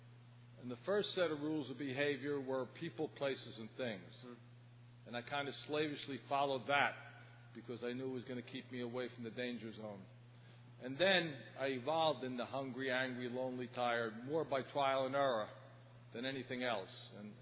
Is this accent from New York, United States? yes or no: no; Hoboken, New Jersey, United States; I'm from Hoboken, New Jersey.